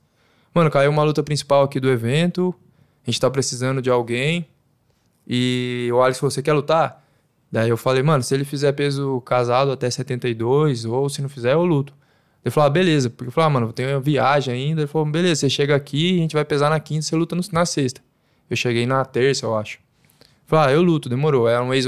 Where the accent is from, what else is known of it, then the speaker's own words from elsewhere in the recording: Taubaté, São Paulo, Brazil; eu fui pra São Paulo, saí de Taubaté, uns 2-3 anos de treino, fui pra São Paulo